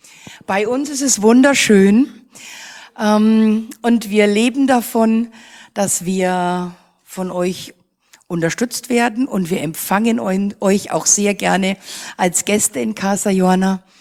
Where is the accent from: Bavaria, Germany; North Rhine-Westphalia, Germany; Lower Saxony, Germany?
Bavaria, Germany; wie schön, dass das geklappt hat und ich als Franke mal wieder oben bei euch sein darf